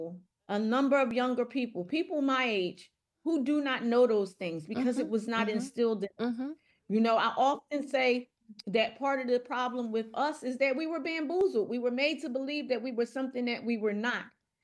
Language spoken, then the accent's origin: English; Philadelphia, Pennsylvania, United States; as a Black African-American woman, I grew up in Philadelphia. I went to Dobbins. I went to Reynolds for elementary.